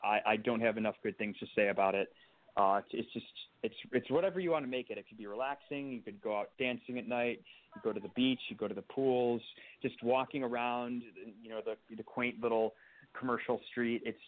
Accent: Illinois, United States; I was born in the city, but I grew up mostly in the suburbs, in the south suburbs of Chicago.

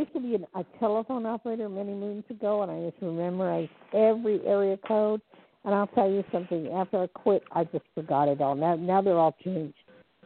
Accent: New Jersey, United States; I'm from New Jersey, New Jersey, New York, and a lot of it is who you know

